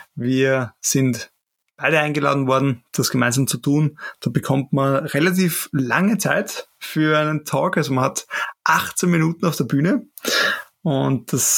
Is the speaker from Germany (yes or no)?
no; Austria; Das wissen wir Österreicher vor allem. Ich muss auch sagen, ich habe auch einen leichten Akzent